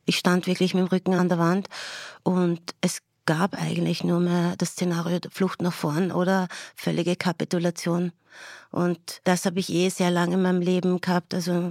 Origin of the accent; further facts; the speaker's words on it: Austria; weil bei uns in Österreich dass immer noch ein bisschen wie ein Stiefkind behandelt wird